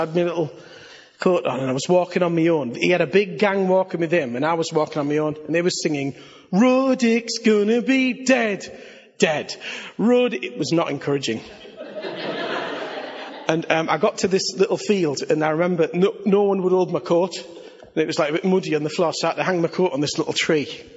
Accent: Billingham, North East England, United Kingdom; I was brought up in Billingham. Someone has to be.

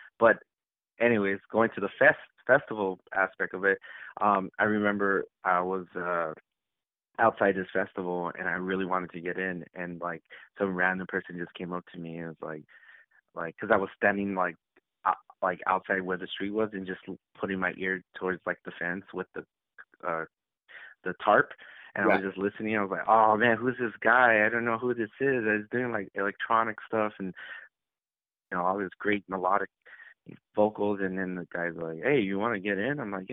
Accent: Los Angeles, California, United States; I'm from Los Angeles, California, from Boyle Heights, California. Actually, it's a little subdivision of Los Angeles

